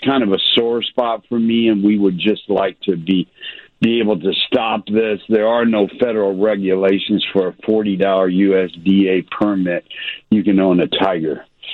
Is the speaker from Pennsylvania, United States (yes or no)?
no; Indiana, United States; And I said, I'm from Indiana.